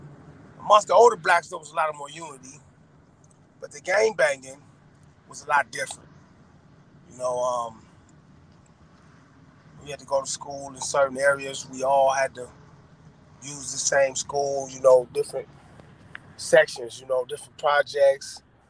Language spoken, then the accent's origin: English; California, United States; I'm from West California.